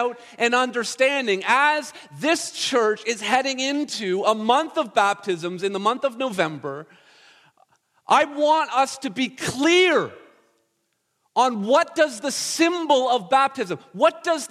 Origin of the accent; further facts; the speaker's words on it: Brampton, Ontario, Canada; I can do that because I'm from Brampton